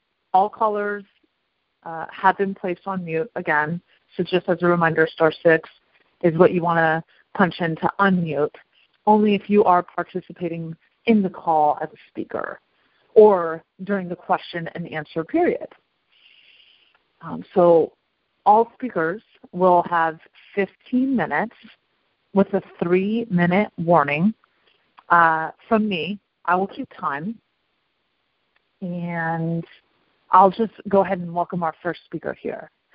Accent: Alameda, California, United States; I'm a debtor from Alameda, California, in the U.S.

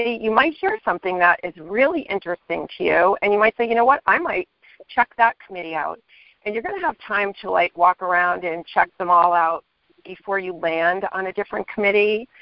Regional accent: Arizona, United States; I'm a compulsive debtor, and I am from Arizona

